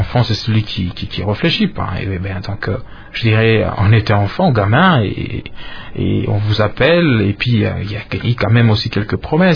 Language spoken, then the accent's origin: French; Goma, North Kivu, DR Congo; Voilà, 11 ans et demi, dans la ville de Goma, ma ville natale, en fait.